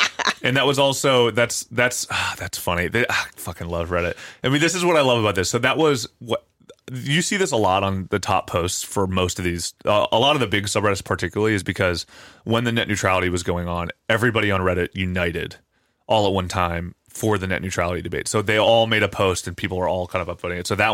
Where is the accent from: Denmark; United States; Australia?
Australia; So, as an Aussie, Americans are always asking me where in Australia there isn't something trying to kill you.